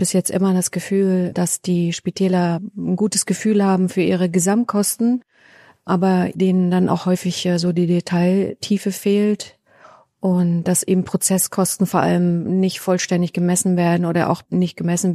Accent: Northern Germany, Germany; now in Switzerland; Ich bin seit 1994 in der Schweiz, mittlerweile eingebürgert, länger hier zu Hause als in Norddeutschland, meine Heimat.

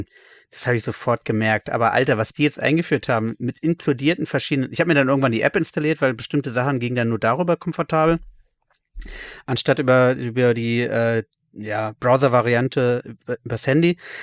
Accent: Berlin, Germany; Aber ja, zu meiner Kindheit in Berlin dann eh.

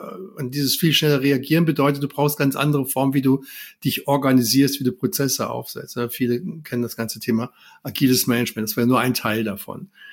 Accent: Hesse, Germany; born there; ich bin gebürtiger Hesse, wie du schon gesagt hast, Vater von drei Kindern, zwei Mädchen, einem Jungen.

